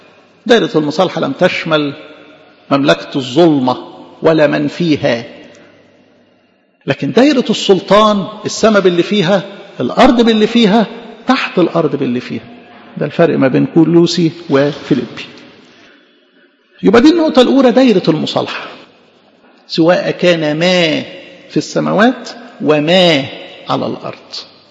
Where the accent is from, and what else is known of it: Egypt